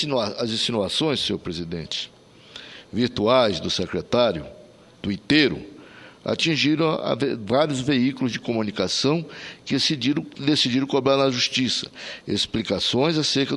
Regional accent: Amapá, Brazil; lá no nosso querido estado do Amapá

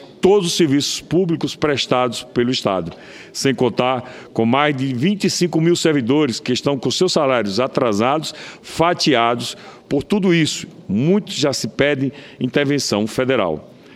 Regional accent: Itabaiana, Sergipe, Brazil; Na minha cidade natal, Itabaiana, de janeiro deste ano até a noite de ontem, foram 78 pessoas assassinadas

